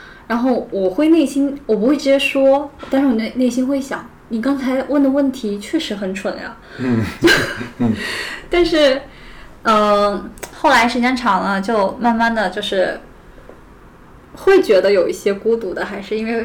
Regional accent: Changzhi, Shanxi, China; 不是山西长治人

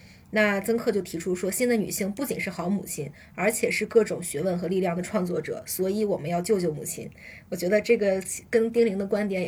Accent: Shandong, China; 因为我是山东人嘛，就是我立刻就会被我爸妈催婚

